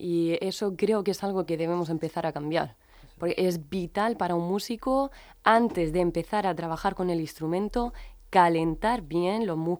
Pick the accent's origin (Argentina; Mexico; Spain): Spain; Murcia, Region of Murcia; also born or lived in Madrid, Spain / London, United Kingdom / Italy; hace poco menos de un año decidí regresar a mi tierra, aquí a Murcia